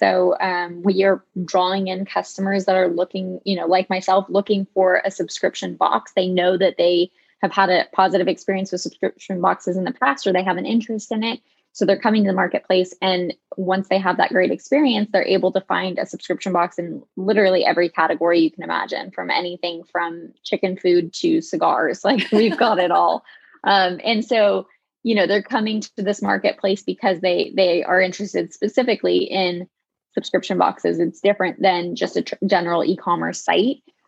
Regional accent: Connecticut, United States; also born or lived in California, United States; So I am originally from Connecticut. Mm-hmm. I was living in California when I started with Cratejoy and have now since moved back to Connecticut.

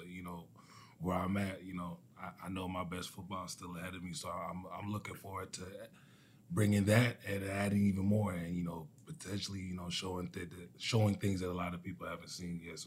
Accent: Canada; I was born and raised in Canada, but I come from a Jamaican home. If you ask anybody, my family, my, you know, my parents, my brothers, it's Jamaican. It was just Jamaicans living in Canada.

